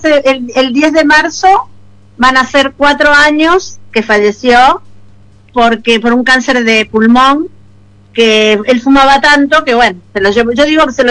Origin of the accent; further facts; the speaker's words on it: Mendoza, Argentina; moved away as an adult; also born or lived in Buenos Aires; me llevaron a los 8 años a Mendoza. Crecí en Mendoza, estudié en la Universidad de Mendoza y después me volví a Buenos Aires